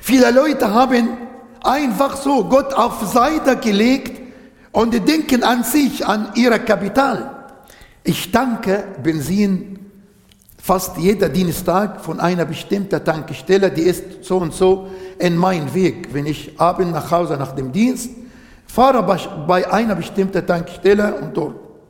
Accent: Egypt

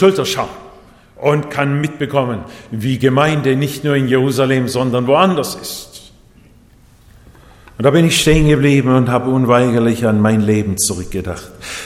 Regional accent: Japan; wir waren eine Missionarsfamilie, ich bin in Japan geboren und aufgewachsen

